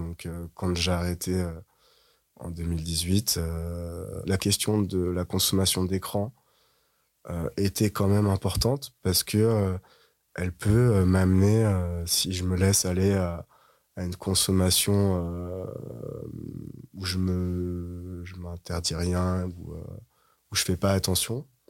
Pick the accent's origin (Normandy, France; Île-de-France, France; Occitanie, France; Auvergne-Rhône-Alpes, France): Île-de-France, France; Paris; J'ai grandi dans Paris, dans le 18e